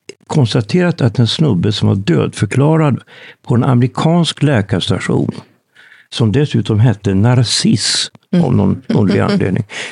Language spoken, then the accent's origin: Swedish; Sweden; jag kommer från Sverige